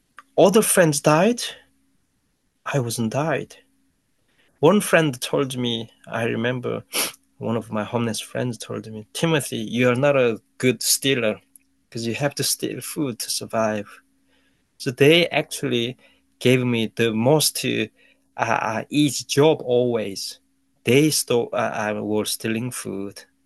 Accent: North Korea; English is a second language; including my home country, North Korea, where I was born.

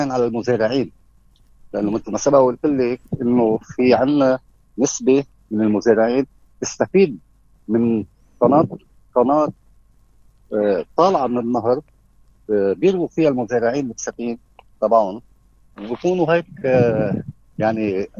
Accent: Lebanon

